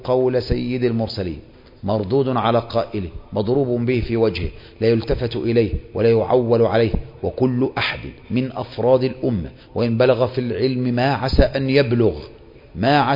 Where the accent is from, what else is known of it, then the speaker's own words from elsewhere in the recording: Egypt; خصوصا منا كمصريين